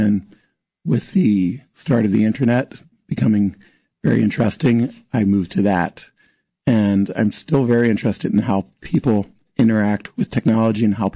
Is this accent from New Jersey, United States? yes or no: no; Maryland, United States; so we ended up moving down here. So I grew up in Maryland.